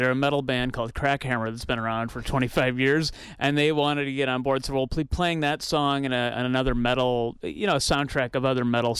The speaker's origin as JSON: {"language": "English", "town": "Stoughton", "country": "United States", "tie": "born or raised there", "said": "I just remember the parade from growing up in Stoughton, and I hadn't been back in years"}